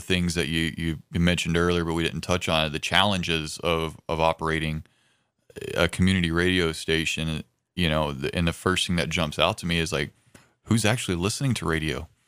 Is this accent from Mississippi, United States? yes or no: yes; Mississippi, United States; also born or lived in Tennessee; I grew up in North Mississippi and in Southwestern Tennessee.